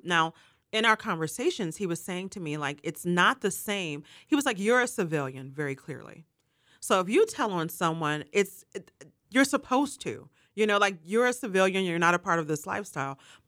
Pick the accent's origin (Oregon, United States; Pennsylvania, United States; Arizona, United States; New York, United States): Pennsylvania, United States; Pittsburgh; also born or lived in Los Angeles; there are elements of that film that I saw every day growing up in Homewood and in the Lincoln-Larimer area, anywhere on the East End.